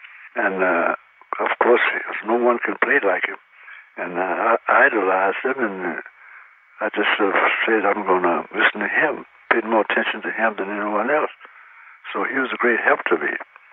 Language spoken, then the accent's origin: English; Nashville, Tennessee, United States; because I'm from Nashville too